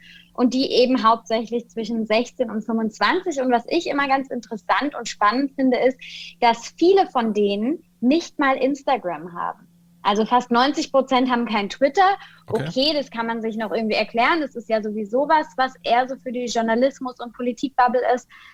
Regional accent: Kaiserslautern, Rhineland-Palatinate, Germany; now in Berlin, Germany; Ich bin gebürtige Pfälzerin. Ich komme aus Kaiserslautern, lebe und arbeite aber inzwischen in Berlin

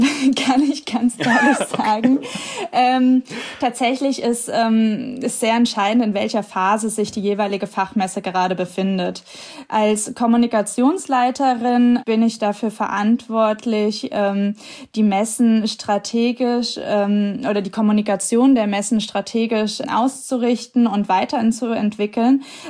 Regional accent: Giessen, Hesse, Germany; Es stand auch nie zur Debatte, dass ich aus meiner Heimatstadt Gießen irgendwie wegziehe

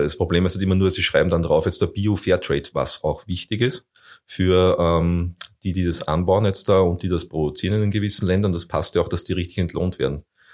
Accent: Austria; als Österreicher

